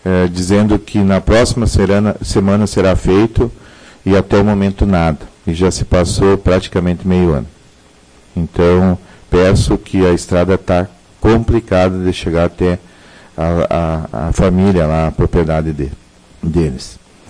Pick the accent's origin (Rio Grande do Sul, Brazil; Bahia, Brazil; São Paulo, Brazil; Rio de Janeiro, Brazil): Rio Grande do Sul, Brazil; e nós, como gaúchos, temos que comemorar esse dia 20 de setembro